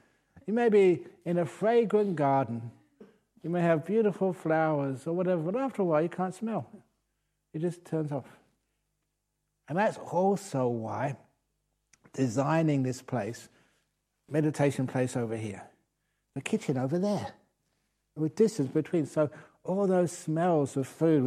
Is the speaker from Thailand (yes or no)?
yes; Thailand; I was brought up mostly in Thailand as a monk.